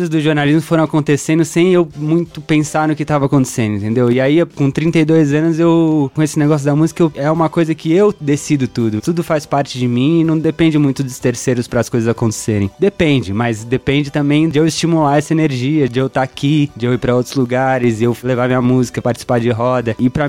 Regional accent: Avaré, São Paulo, Brazil; Eu sou de Avaré também, no interior de São Paulo.

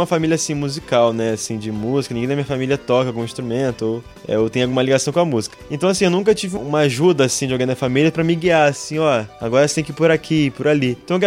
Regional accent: Brazil; olha, eu sou do Brasil, tô aqui, eu quero tocar, quero mostrar meu trabalho.

